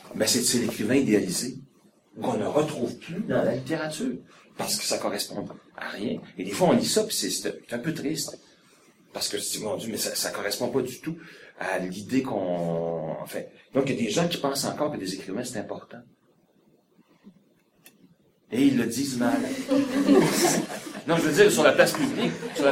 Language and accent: French; Shawinigan, Quebec, Canada; Moi, j'ai la chance d'avoir grandi à Shawinigan, et puis il y avait dans, en fait j'ai grandi à Almaville en haut, puis à Almaville en bas